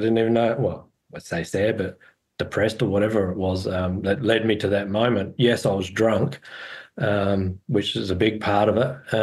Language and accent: English; Australia; I'm 45 now. And I was living in Aussie. I was born and bred in Australia originally, and I was living in Adelaide at the time when I was 18.